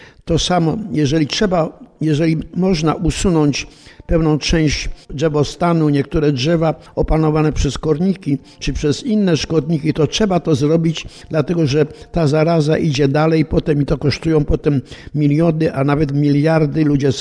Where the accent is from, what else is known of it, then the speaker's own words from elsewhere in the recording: Pabianice, Łódź Voivodeship, Poland; also born or lived in Moscow, Russia; Wprawdzie urodziłem się w Moskwie, wychowałem się w Pabianicach, to Kalisz był mi też bliski.